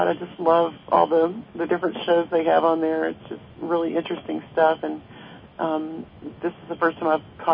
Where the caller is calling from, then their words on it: Dallas, Texas, United States; I'm in Dallas.